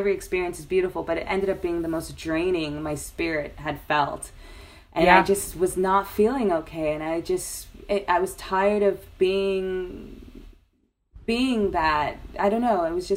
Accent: Miami, Florida, United States; I was raised in Miami, Florida, and my mom is from Guyana and my dad is from Haiti. And we're a Muslim family. We're born Muslim.

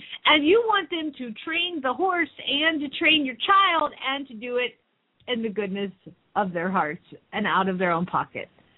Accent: the South, United States; accent: Southern; I don't even think my sister-in-law's heard my Southern accent.

